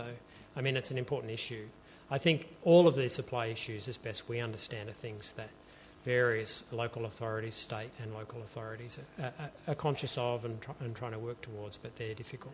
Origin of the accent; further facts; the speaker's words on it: Melbourne, Victoria, Australia; born there; I was born in Melbourne, but that's about the extent of it. And then I visit there occasionally.